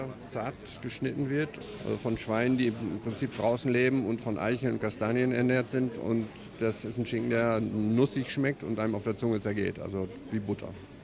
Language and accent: German; Lower Saxony, Germany; now in San Sebastián, Spain; Wenn man mich fragt, wo ich herkomme, dann sage ich, wir sind die deutschen Basken, weil ich aus Friesland bin.